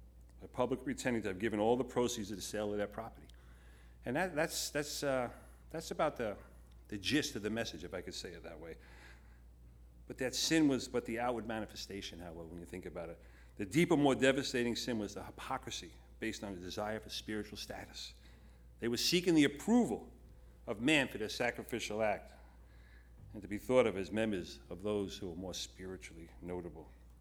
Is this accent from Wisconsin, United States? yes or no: no; Brooklyn, New York, United States; Isn't that funny? I'm from Brooklyn, so forget about it.